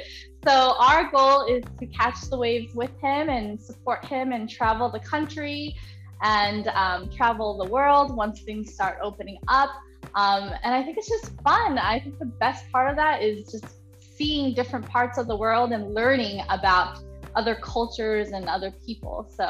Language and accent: English; Queens, New York, United States; born there; And I was born in Queens, New York.